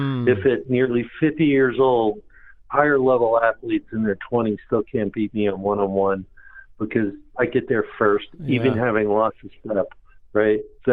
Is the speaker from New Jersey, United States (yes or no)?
yes; New Jersey, United States; By a kind of a quirk of growing up in New Jersey in the 60s